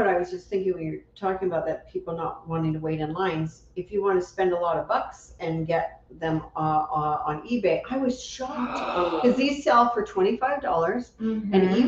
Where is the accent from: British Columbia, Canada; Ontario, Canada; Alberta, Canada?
Alberta, Canada; So I grew up in Alberta. I mean, we had 8 months of snow all year, right?